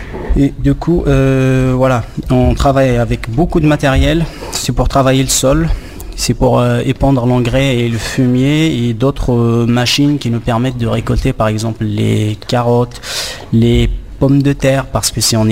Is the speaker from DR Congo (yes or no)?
no; Morocco; moved away as an adult; now in France; Je suis arrivé du Maroc en 2010, j'ai fait un BTS, un bac plus 2 dans la région parisienne.